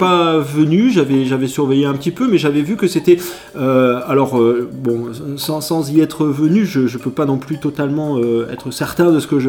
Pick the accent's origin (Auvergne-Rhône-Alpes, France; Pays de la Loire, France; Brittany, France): Brittany, France; Je dis vous avez, parce que moi je viens de Bretagne